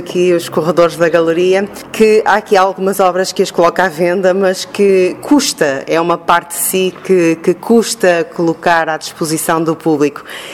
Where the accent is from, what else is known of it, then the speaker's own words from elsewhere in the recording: Barcelos, Norte, Portugal; É com gosto que, sendo barcelense, naturalmente, convido os barcelenses a virem até cá.